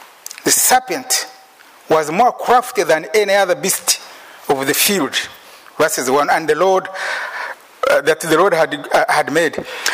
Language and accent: English; Uganda; Even in Africa, I come from Uganda.